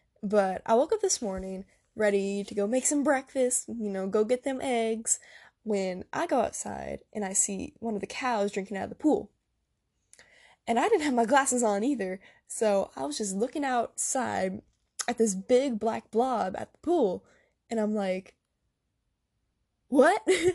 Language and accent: English; Honolulu, Hawaii, United States; born there; now in Florida, United States; I was born in Honolulu, Hawaii, in the USA, and I've lived all over the United States due to my dad's military career, and right now I live in Florida